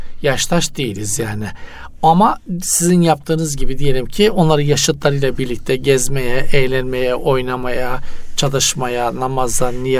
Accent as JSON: {"language": "Turkish", "region": "Trabzon", "country": "Turkey", "said": "Yani bizim köyün dışında kimse yok. Bayzan. İki tane bayzan var. Trabzon. Bir de hemen aksanımız da belli oluyor."}